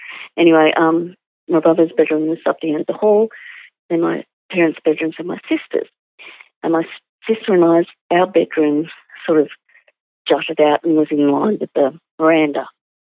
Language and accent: English; Sydney, New South Wales, Australia; my parents built the house that I grew up in 1962. I grew up in the Sydney suburb of Ryde.